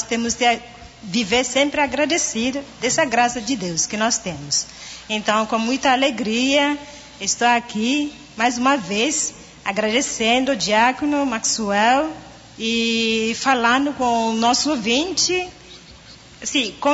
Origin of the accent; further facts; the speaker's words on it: Nigeria; Portuguese is a second language; moved away as an adult; now in Brazil; Eu sou nigeriana e eu estou aqui no Brasil há 6 anos.